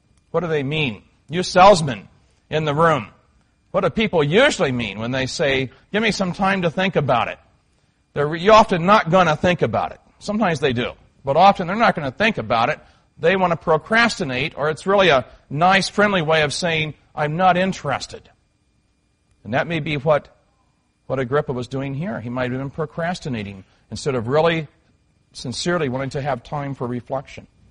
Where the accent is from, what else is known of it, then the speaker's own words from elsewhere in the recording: Midwest, United States; As I was growing up in the Baptist circles I grew up in the Midwest